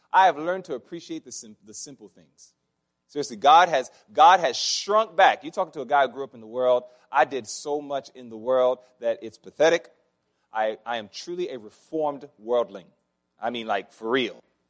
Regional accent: Massachusetts, United States; And don't tell me about cold because I don't want to hear it, because I'm from Massachusetts.

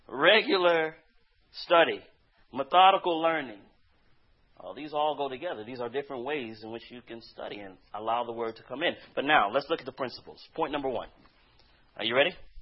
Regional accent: Riverside, California, United States; born there; I was born in Riverside, California.

